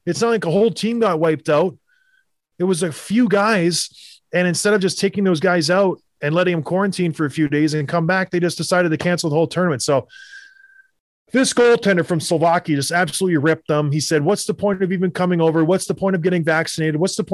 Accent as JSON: {"language": "English", "country": "Canada", "tie": "born or raised there", "said": "when I was growing up in Canada"}